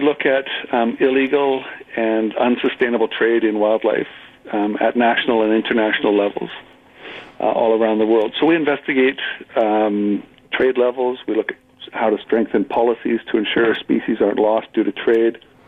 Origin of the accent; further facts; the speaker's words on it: Smithers, British Columbia, Canada; moved away as an adult; also born or lived in Indonesia / Malaysia; Well, I didn't actually start in Big Lake. I'm originally from Smithers. I moved to Southeast Asia.